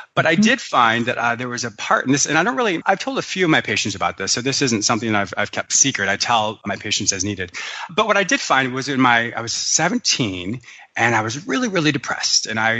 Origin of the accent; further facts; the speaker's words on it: Michigan, United States; born there; also born or lived in Ontario, California, United States; I was born in Michigan. My parents actually owned a fishing resort in rural Ontario.